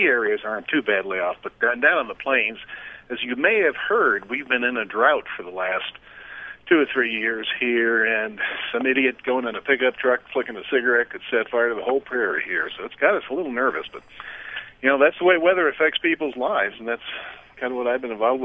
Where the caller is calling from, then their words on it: Colorado, United States; I'm sitting on our ranch out in Colorado with a 200-mile view of the Colorado Front Range